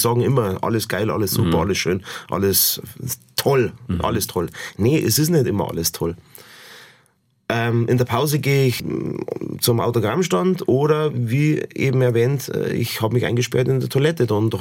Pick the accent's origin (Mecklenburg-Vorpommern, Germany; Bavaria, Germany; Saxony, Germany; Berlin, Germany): Bavaria, Germany; Also ich bin ein Bayer, ihr holt euch hier in Baden-Württemberg, bin ja jetzt auch schon einer fast, holt ihr euch an Bayern und ich bleibe so, wie ich bin.